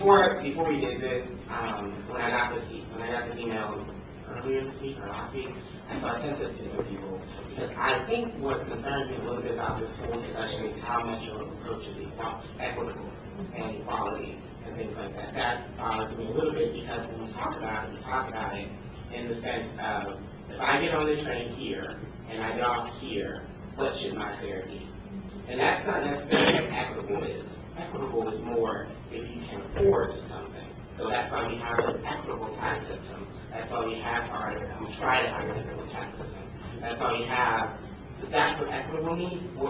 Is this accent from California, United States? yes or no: yes; Fresno, California, United States; I come from Fresno, California, which is not nearly the size of this metropolitan region.